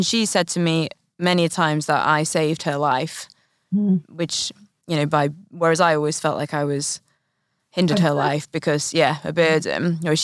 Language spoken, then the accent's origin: English; Northern England, United Kingdom; I'm Northern English